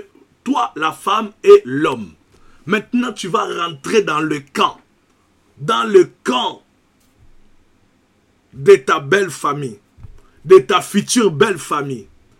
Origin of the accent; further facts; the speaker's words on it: Kinshasa, DR Congo; moved away as an adult; Moi, je suis du Congo Kinshasa. Souvent, quand j'étais au pays il y a plus de 25 ans